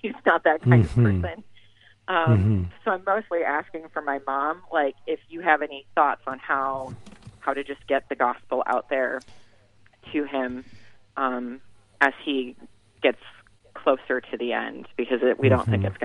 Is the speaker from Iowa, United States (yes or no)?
yes; Iowa, United States; moved away as an adult; I moved here when my husband and I got married. So I'm originally from Iowa